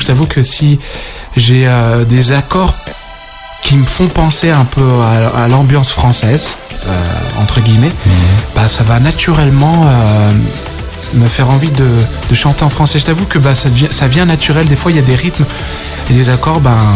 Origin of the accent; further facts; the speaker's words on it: Lyon, Auvergne-Rhône-Alpes, France; now in Scotland; tu parles super bien français, alors que je suis de Lyon, donc c'est rigolo. Ouais, je t'avoue qu'après quelques années émigrées à l'étranger, à parler que anglais souvent, je t'avoue que j'ai perdu un peu la sonorité